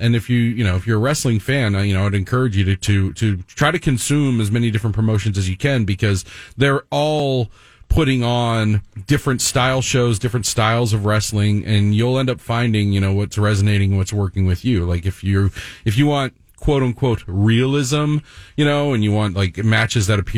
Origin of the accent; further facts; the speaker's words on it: Miami, Florida, United States; I grew up with it. I grew up in Miami, and my dad used to take me to all the WWF shows and NWA shows down there.